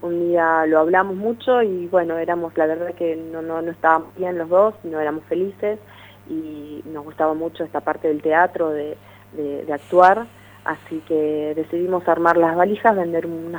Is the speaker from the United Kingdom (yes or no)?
no; Resistencia, Chaco, Argentina; Chaco, sí, somos chaqueños.